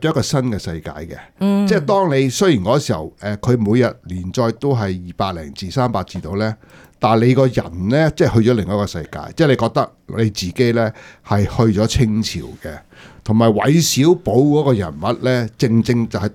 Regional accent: Hong Kong; 金融对我哋喺香港长大呢一辈咧，系有好深切嘅影响啦。

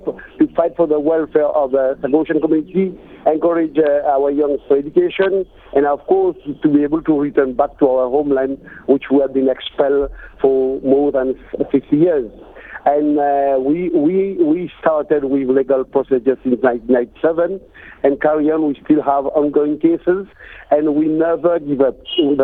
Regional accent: Peros Banhos, British Indian Ocean Territory; born there; I myself, as you said, I was born in Perros Banos.

